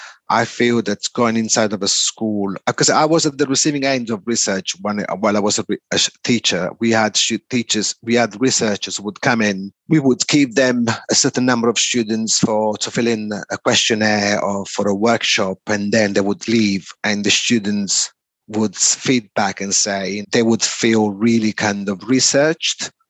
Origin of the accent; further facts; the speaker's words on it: Italy; I was brought up in Italy and went to a technical school.